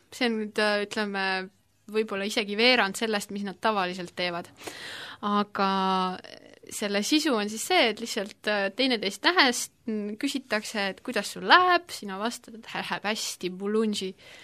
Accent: Saare County, Estonia; now in Tartu, Estonia; siis ma olen kas Saaremaal või Tartus. Ja Saaremalt ma olen pärit, sellepärast ma vahest olen seal. Ja Tartus ma olen Tartu ülikoolis nagu väga paljud meist, kes siin Tartus on, et mina olen siis praeguseks hetkeks 8. aastat tartlane

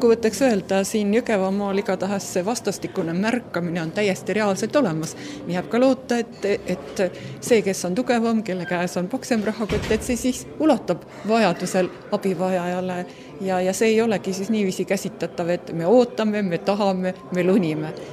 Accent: Tartu, Tartu County, Estonia; mõlemad oleme tartlased

